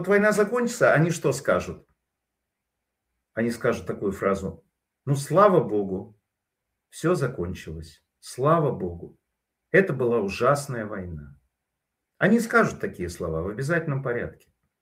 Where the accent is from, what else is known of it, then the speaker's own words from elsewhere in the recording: Perm, Perm Krai, Russia; moved away as an adult; я сам из России. Я прожил там 20 лет и уехал в 2000 году. Сегодня в новостях я увидел, что над Пермью, городом, где я родился